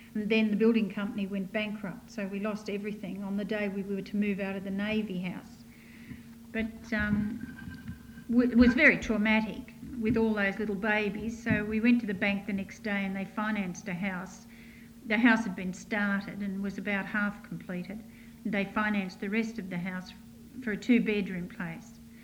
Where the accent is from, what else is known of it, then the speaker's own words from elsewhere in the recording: Australia; I am an Australian, and I have four children, three boys and a girl.